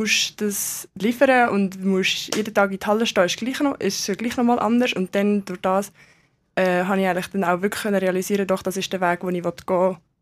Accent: Biberstein, Aargau, Switzerland; Biberstein, das ist gerade neben Aarau.

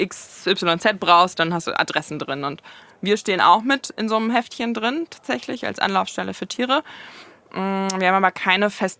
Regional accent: Frankfurt, Hesse, Germany; Also ich bin Frankfurterin, ja. Ich bin geboren in Frankfurt. Frankfurt ist so meine Stadt.

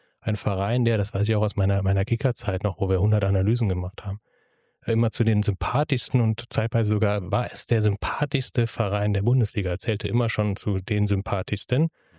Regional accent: Bremen, Germany; wo wir als Bremer oder Werder-Fan an sich immer so ein bisschen hingeschaut hat

